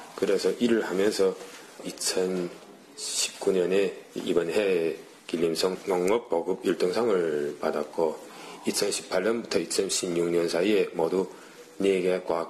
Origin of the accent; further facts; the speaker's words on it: Jilin, China; 저는 부디가 연변이라고 생각하고 소선덕들이 사는 저희 연변이 좋아서 연변을 선택하게 됐습니다.